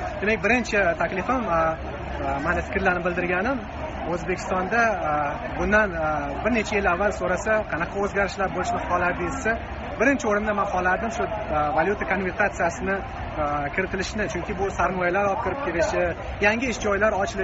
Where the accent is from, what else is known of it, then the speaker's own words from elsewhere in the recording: Kokand, Fergana Region, Uzbekistan; Men o'zi aslida Qo'qonlikman